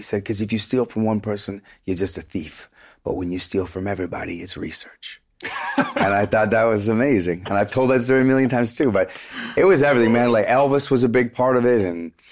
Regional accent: Vancouver, British Columbia, Canada; We're from Vancouver.

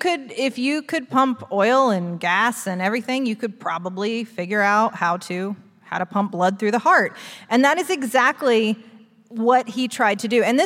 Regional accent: Huntington, West Virginia, United States; He went to WVU, which we're from Huntington.

